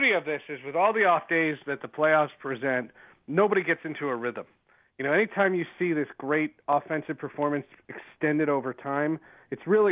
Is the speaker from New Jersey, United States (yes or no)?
yes; New Jersey, United States; I'm from New Jersey. I can place a legal bet, but I don't have skin in the game.